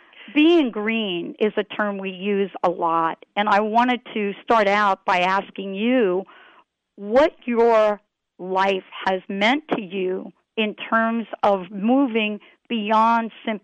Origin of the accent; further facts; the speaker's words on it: New Jersey, United States; also born or lived in New York; I'm from New Jersey and born in New York.